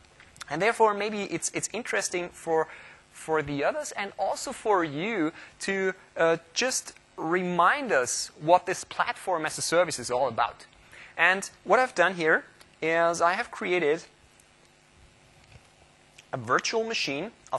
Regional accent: Austria; As you might see from my jacket, I am from Austria, so Europe is my home continent

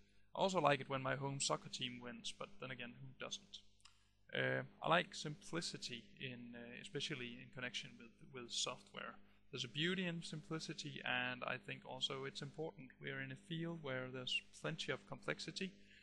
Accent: Denmark; which is situated in Denmark, where I'm also at right now. I'm from Denmark, I'm a Dane.

